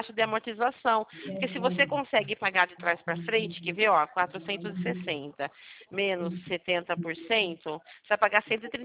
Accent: Rio Claro, São Paulo, Brazil; Não, eu sou de Rio Claro, pertinho de vocês.

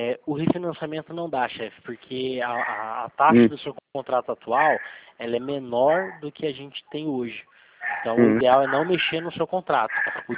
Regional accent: Jacareí, São Paulo, Brazil; Eu sou daqui de Jacareí, interior de São Paulo.

